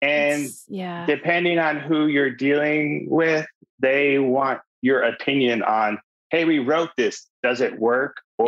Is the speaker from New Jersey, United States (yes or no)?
yes; New Jersey, United States; So I'm from New Jersey and I was training at a facility where it was like training high school athletes and college athletes and pro athletes.